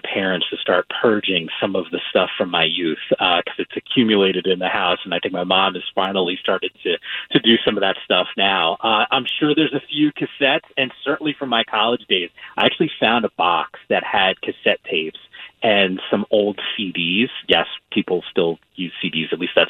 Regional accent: Northeast, United States; So I grew up in the Northeast, and I was a Knicks fan.

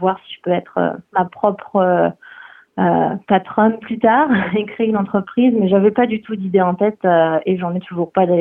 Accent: Centre-Val de Loire, France; Oui, alors j'ai grandi en Touraine. Je ne sais pas si tu connais cette région de France. Ça se situe plutôt dans le centre, mais centre-ouest un petit peu. Donc c'est la fameuse région aussi des châteaux de la Loire

